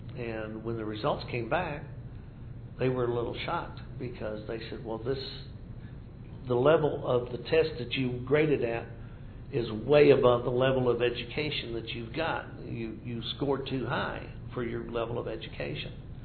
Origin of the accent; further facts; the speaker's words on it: San Diego, California, United States; born there; Well, I was a military brat. So I was born in San Diego, California in 1939, and my father was transferred shortly after that to different places.